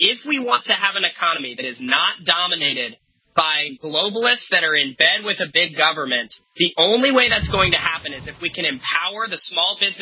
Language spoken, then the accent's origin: English; San Diego, California, United States; I'm from California, I'm from San Diego.